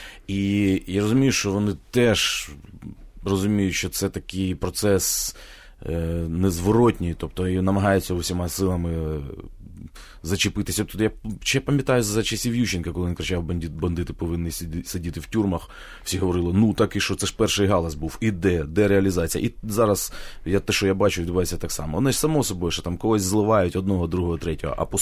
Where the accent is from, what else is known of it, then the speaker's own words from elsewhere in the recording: Kharkiv, Kharkiv Oblast, Ukraine; а ми ж харків'яни, ми ж вперті, ми ж з Салтавки.